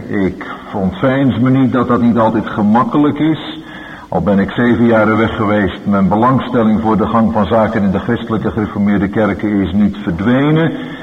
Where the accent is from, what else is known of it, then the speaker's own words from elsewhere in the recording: Rotterdam, South Holland, Netherlands; born there; Ik ben een Rotterdammer van geboorte, dus in zoverre is deze streek van het land me niet helemaal onbekend.